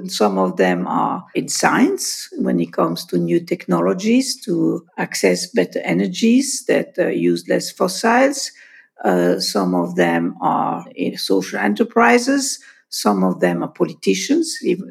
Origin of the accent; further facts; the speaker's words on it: Paris, Île-de-France, France; accent: French; English is a second language; also born or lived in Switzerland / Germany / London / Sweden; So I would call myself a European. I am officially Swiss, but I was raised in Paris, hence my French accent, and grew up in several countries and lived in France, in Switzerland, in Germany, in London, and in Sweden